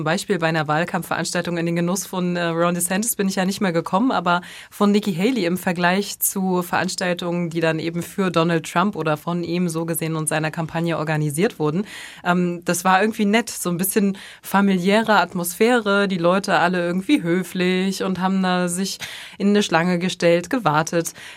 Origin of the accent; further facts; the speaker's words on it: Bremen, Germany; aber für mich als Bremerin sozusagen ist das schon so extra nach Hamburg fahren